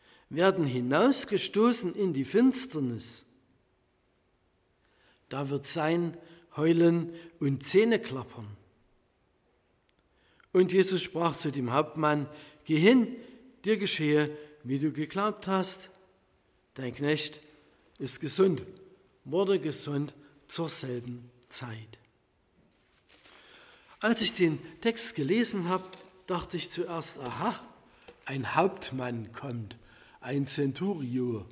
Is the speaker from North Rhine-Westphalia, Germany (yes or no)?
no; Aue, Saxony, Germany; ich komme aus Aue.